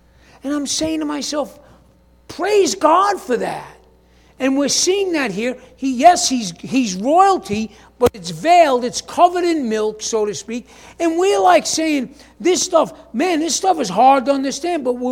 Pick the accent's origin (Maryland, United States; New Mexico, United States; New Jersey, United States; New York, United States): New York, United States; I'm from New York. How do I know what a steed is?